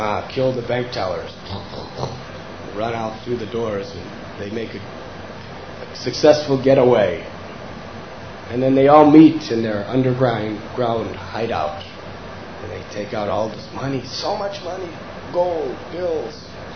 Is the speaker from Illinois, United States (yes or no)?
yes; Chicago, Illinois, United States; You see, I'm from Chicago.